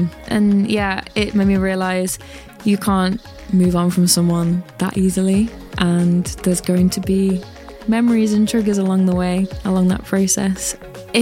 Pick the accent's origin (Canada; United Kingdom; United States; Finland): United Kingdom; Derby, East Midlands; I'm from Derby.